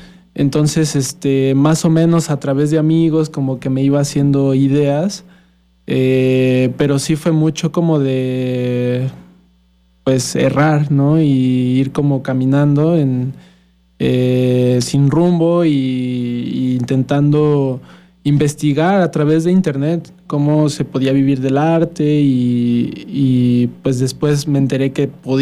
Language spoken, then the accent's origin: Spanish; Yautepec, Morelos, Mexico; Pues yo nací en San Carlos, específicamente en Yautepec, Morelos. Bueno, ya más específico en una unidad habitacional. Y pues ahí crecí la mayor parte de mi vida.